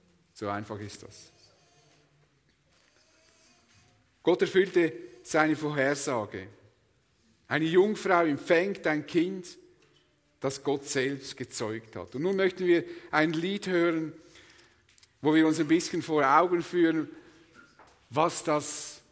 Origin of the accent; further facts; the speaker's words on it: Switzerland; So würden wir ja als Schweizer denken, mit unserem Hintergrund vom Bürgerrecht und so.